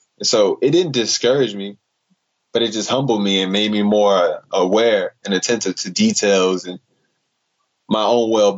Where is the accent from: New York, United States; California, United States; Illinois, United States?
Illinois, United States; Chicago; now in Orlando, United States; Well, Chicago's little Chicago.